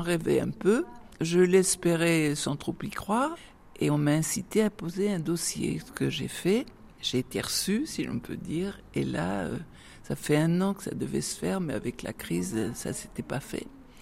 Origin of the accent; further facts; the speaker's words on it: Brittany, France; On lâche pas le morceau hein, quand on est bretonne.